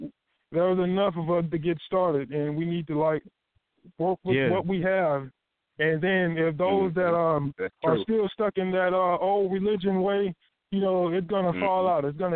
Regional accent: Texas, United States; I'm from Texas. You know, I come from the bottom.

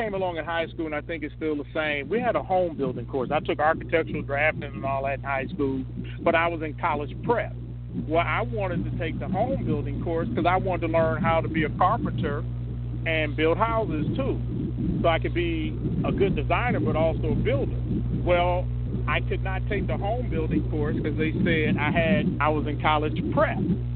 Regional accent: Chicago, Illinois, United States; I grew up on Southside Chicago.

